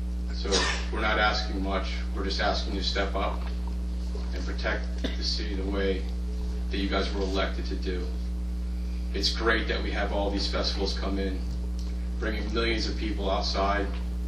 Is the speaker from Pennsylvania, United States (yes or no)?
yes; Bethlehem, Pennsylvania, United States; I was raised in Bethlehem.